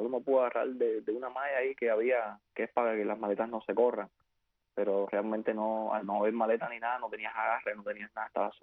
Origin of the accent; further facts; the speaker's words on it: Cuba; yo soy cubano